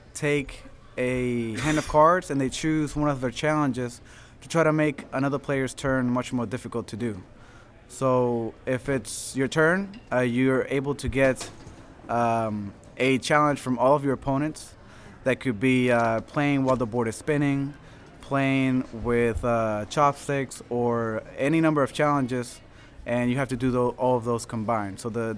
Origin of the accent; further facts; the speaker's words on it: Goose Creek, South Carolina, United States; So we're from Goose Creek.